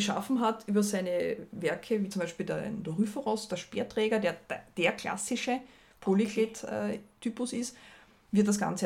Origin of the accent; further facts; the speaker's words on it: Styria, Austria; Wir als Steirer dürfen schon ein bisschen was über Kärntner sagen, sie sagen es ja auch über uns.